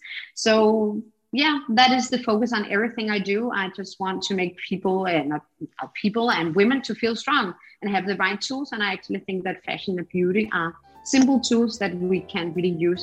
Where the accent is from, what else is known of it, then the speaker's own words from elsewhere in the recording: Copenhagen, Capital Region of Denmark, Denmark; I was born and raised in Copenhagen by a Danish father and a Spanish mother. And I grew up outside of Copenhagen with my two siblings.